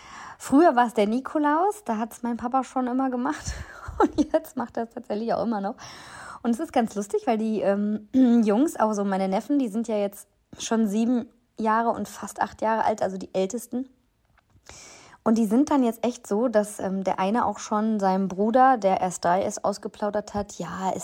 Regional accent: West Germany, Germany; Ich komme ja aus Westdeutschland und da war es dann immer so, dass das Christkind kam

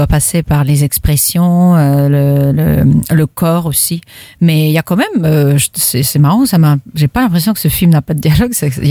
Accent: Berdiansk, Zaporizhzhia Oblast, Ukraine; Berdiansk, en Ukraine.

